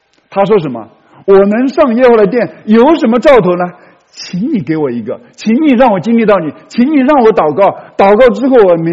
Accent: China; 我们中国人讲说是 无债一身轻，对不对？

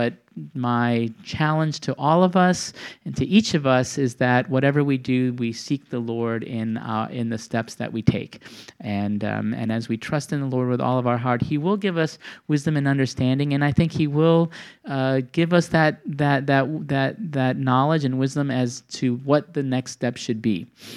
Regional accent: Milwaukee, Wisconsin, United States; Now, this is my hometown, Milwaukee, Wisconsin.

